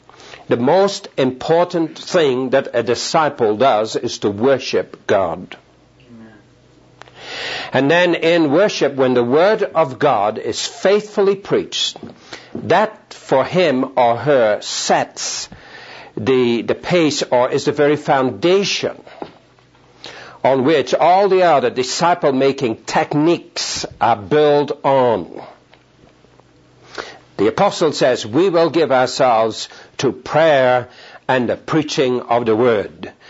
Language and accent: English; Netherlands; English is a second language; now in Australia; I am a Dutchman. I was born in the Netherlands. Did not know English until I was 17. Immigrated with my parents from the Netherlands to Australia, and I am a naturalized Australian.